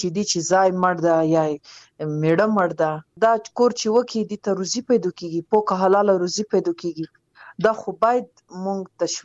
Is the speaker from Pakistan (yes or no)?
no; Afghanistan; په افتخار يم چې زه د افغانستان يم، زه د وطن يم